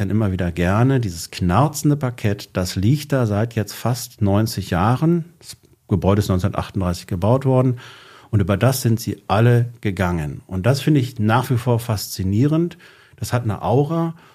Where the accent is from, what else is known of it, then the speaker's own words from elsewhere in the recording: West Germany, Germany; Also als Westdeutscher sind wir zu der Oma nach West-Berlin dann immer gefahren